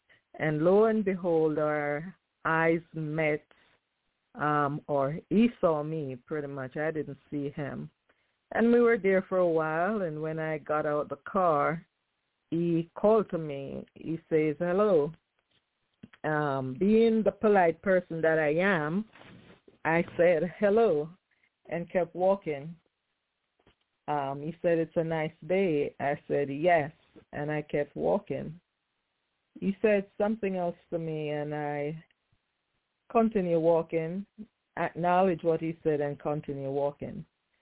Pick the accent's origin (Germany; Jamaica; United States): Jamaica; It was with a Jamaican accent, and I'm Jamaican